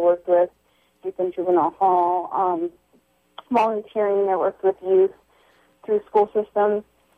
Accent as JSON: {"language": "English", "town": "Salinas", "region": "California", "country": "United States", "tie": "born or raised there", "said": "I'm actually from Salinas, and I grew up mainly on the east side of Salinas, which is a part of Salinas that there's more concentration of poverty and crime going on in that area."}